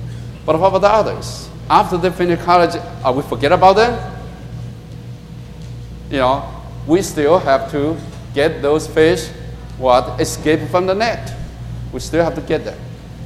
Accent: California, United States; I came from California, never driven in the snow.

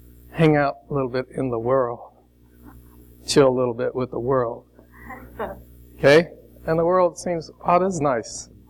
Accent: Chicago, Illinois, United States; I'm from Chicago.

